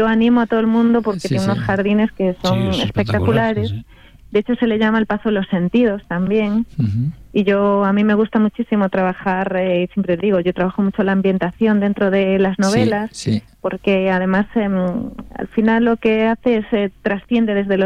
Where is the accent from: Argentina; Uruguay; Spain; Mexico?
Spain; Santiago de Compostela, Galicia; now in Madrid, Spain; Soy gallega, soy de Santiago.